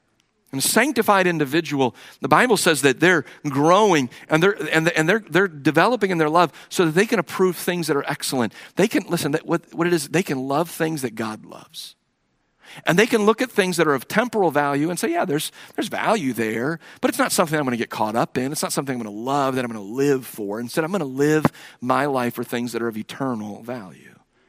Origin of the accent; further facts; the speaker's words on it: Cleveland, Ohio, United States; And when they found out I was from Cleveland, Ohio, I think I found a soft spot in their heart, you know.